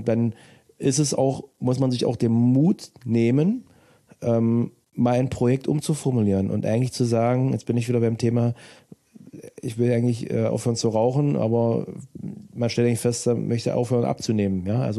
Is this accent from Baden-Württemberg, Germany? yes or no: no; Saxony-Anhalt, Germany; Wir kommen aus Sachsen-Anhalt.